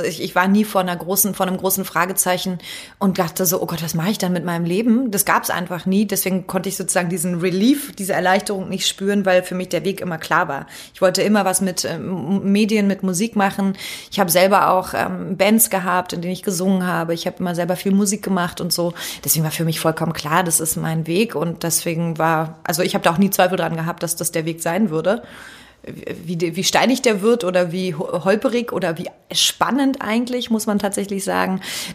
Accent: Berlin, Germany; also born or lived in Hamburg; Ich bin eine Berliner Pflanze, ich muss zurück. Und dann bin ich nach Berlin wieder zurück

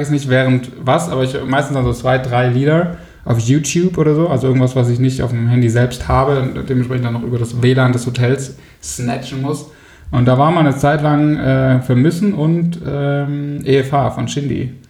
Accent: Switzerland; Ich komme ja aus der Schweiz.

